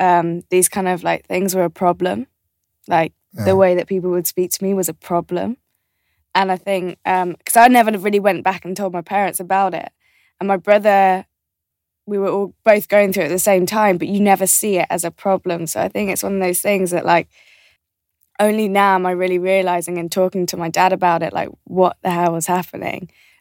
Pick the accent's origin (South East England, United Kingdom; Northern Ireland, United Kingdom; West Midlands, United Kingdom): South East England, United Kingdom; Because I grew up outside of London. So I feel like that in itself is a slight disadvantage.